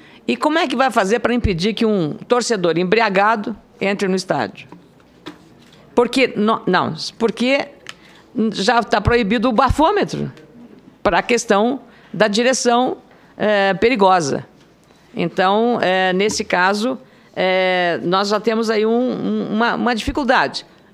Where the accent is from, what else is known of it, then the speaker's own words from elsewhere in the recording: Rio Grande do Sul, Brazil; Eu sou gaúcha, então tenho interesse lá no Rio Grande do Sul, em Porto Alegre.